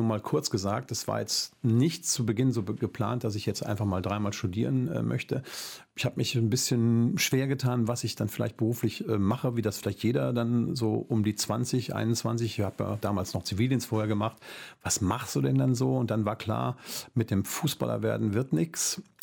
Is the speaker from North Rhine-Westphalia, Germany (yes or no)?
yes; Goch, North Rhine-Westphalia, Germany; ich komme aus Goch, also Bistum Münster